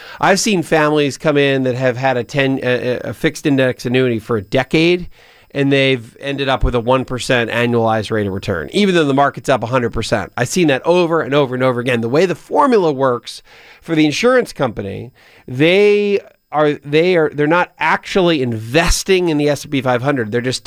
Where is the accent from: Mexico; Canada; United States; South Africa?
United States; Pennsylvania; also born or lived in North Carolina; or my home state of Pennsylvania, my alma mater state of North Carolina